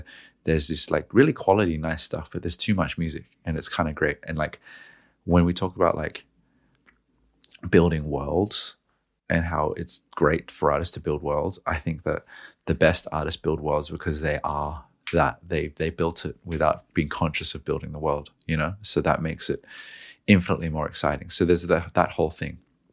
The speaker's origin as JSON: {"language": "English", "town": "Knoxville", "region": "Tennessee", "country": "United States", "said": "as an American, as a Texan from Austin, Tennessee, Knoxville, Tennessee, apologies"}